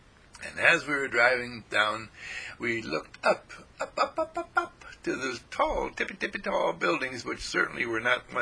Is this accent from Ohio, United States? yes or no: no; California, United States; I'm a Californian coming in to New York.